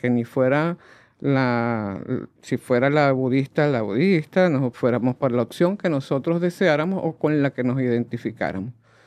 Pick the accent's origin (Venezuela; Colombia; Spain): Venezuela; mis padres son españoles, yo soy venezolana, nací en Venezuela